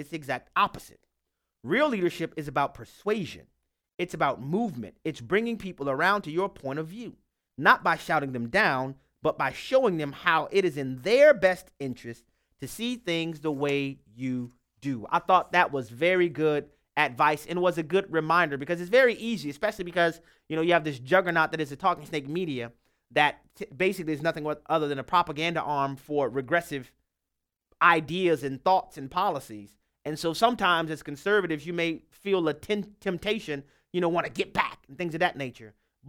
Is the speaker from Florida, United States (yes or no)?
no; Louisiana, United States; We're going to start in my home state of Louisiana, where Lucas is on the line.